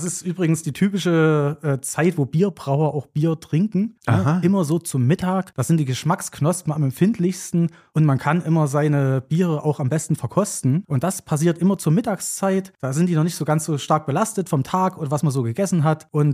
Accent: Politz, Thuringia, Germany; da ich aus dem Nachbarort von Bad Köstritz stamme, aus Politz.

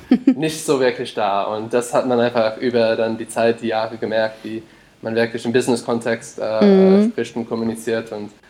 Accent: United States; German is a second language; mit meinem Hintergrund zusammen als Amerikaner, wir sind dran gewohnt, für das Studium zum Beispiel Kredite aufzunehmen

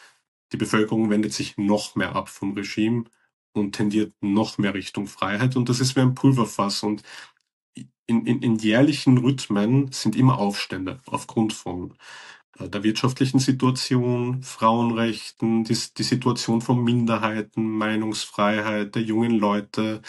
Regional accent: Iran; Ich sehe nicht als Iraner oder Austro-Iraner, der mit westlichen Werten groß geworden ist

